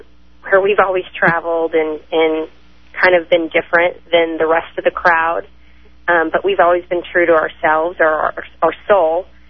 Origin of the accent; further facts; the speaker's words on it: California, United States; I'm from California, she's from Texas, and we both kind of were always going in the same direction.